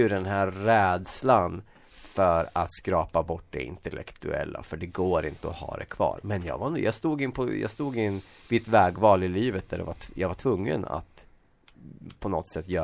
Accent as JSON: {"language": "Swedish", "town": "Hällefors", "region": "Örebro County", "country": "Sweden", "tie": "born or raised there", "said": "jag växte upp i Hällefors, en otroligt den mest ateistiska bygden kanske i hela Sverige, skulle jag tro."}